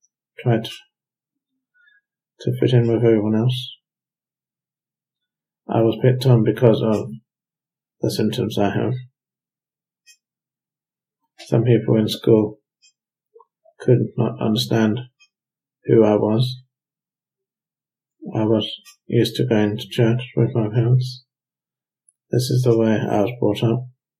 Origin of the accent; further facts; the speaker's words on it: Barking, London, United Kingdom; born there; also born or lived in Tunbridge Wells; I was born in Barking, Essex, 1983.